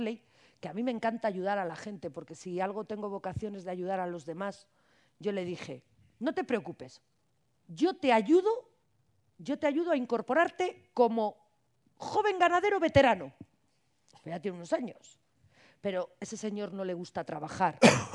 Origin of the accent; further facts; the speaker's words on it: Cantabria, Spain; os puedo garantizar que en mi tierra, que es Cantabria